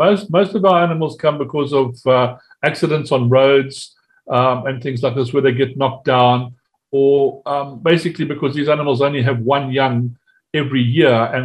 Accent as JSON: {"language": "English", "country": "South Africa", "tie": "born or raised there", "said": "Well, look, we still have got quite a lot of wildlife around in South Africa."}